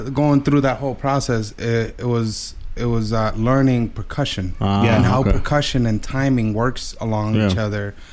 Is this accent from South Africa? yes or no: no; Bayamón, Puerto Rico; You know, I grew up, I was born in Puerto Rico.